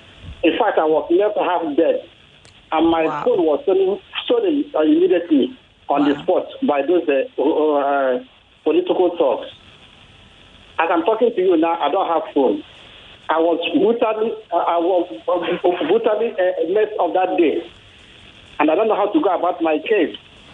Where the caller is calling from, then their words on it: Lekki, Lagos, Nigeria; calling from Lekki.